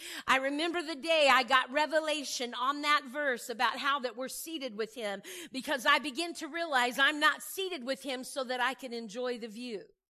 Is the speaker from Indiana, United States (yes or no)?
yes; Indiana, United States; now in Tulsa, United States; And I'm from Indiana, and I love a lot of snow.